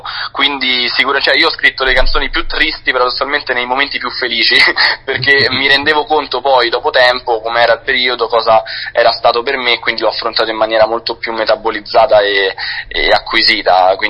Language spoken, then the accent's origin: Italian; Brescia, Lombardy, Italy; perché io sono nato e cresciuto a Brescia, e in Valtrompia